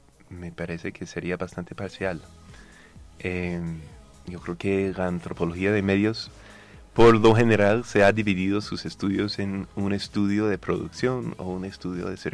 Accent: United States; Spanish is a second language; now in Colombia; como se puede notar mi acento, soy norteamericano y llegué a Colombia por primera vez en el año 2001

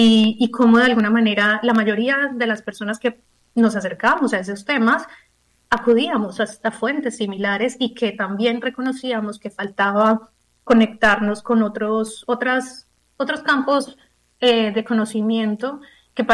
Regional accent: Colombia; como mujer, como colombiana, pero también como estudiante de cine

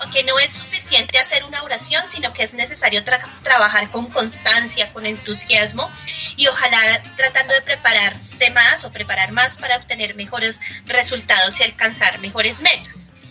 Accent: Colombia; nuestra identidad, por ejemplo, como colombianos

